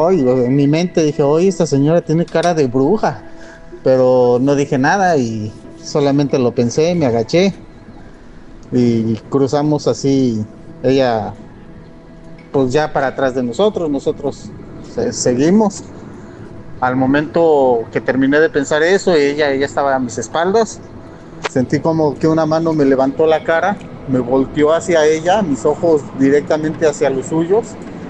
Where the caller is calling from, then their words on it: Tijuana, Baja California, Mexico; de Tijuana.